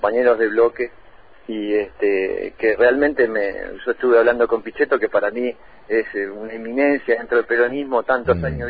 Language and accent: Spanish; Río Grande, Tierra del Fuego, Argentina; Yo soy un muchacho de Río Grande